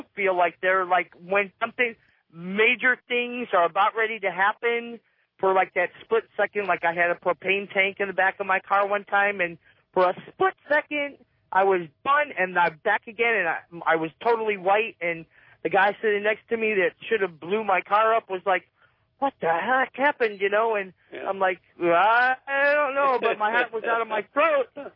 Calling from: California, United States; California.

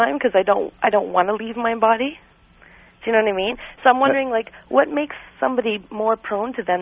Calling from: Toronto, Ontario, Canada; I'm calling from Toronto.

